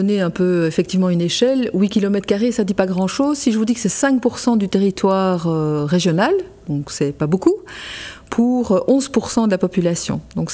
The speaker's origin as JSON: {"language": "French", "town": "Uccle", "region": "Brussels", "country": "Belgium", "tie": "born or raised there", "said": "J'ai grandi majoritairement à Uccle, oui."}